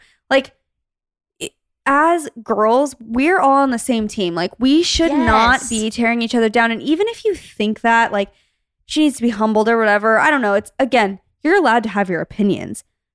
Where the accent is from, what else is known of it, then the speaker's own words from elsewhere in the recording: Arizona, United States; the reason I feel like it's okay to complain is because we grew up in Arizona. We know heat.